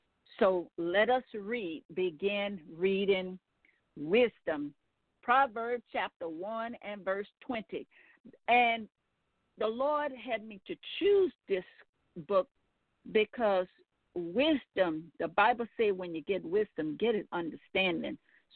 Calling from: Gonzales, Louisiana, United States; I am calling from Gonzales, Louisiana.

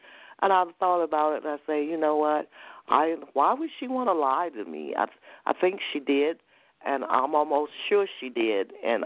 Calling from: Georgia, United States; I am calling from Georgia.

